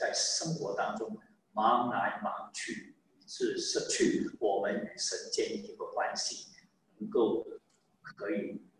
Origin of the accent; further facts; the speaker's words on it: Guangdong, China; 就好像我们广东人现在我都知道